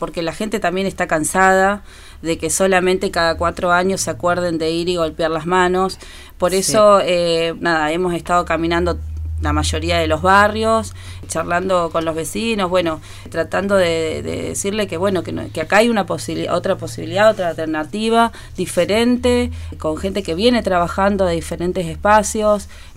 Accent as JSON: {"language": "Spanish", "town": "El Bolsón", "region": "Río Negro", "country": "Argentina", "tie": "born or raised there", "said": "soy de acá del Bolsón, nacida y criada, como decimos."}